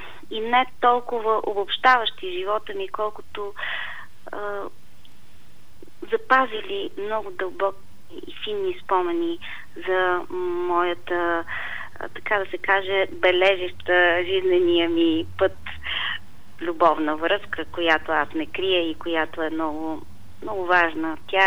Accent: Plovdiv, Plovdiv Province, Bulgaria; Аз си го дишам този аромат, както съм се родила, защото живея в Пловдив и съм избрала да живея в Пловдив.

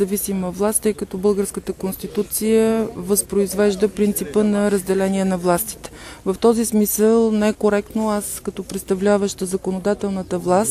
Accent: Pleven, Pleven Province, Bulgaria; За мен като плевенчанин е срамно това

